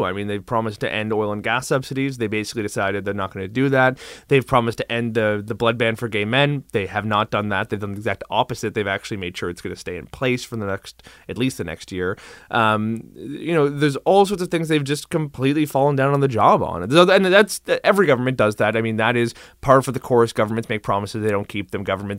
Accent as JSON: {"language": "English", "town": "Cape Breton", "region": "Nova Scotia", "country": "Canada", "tie": "born or raised there", "said": "the local CBC Radio in my hometown of Cape Breton that got gutted over the last 15 years"}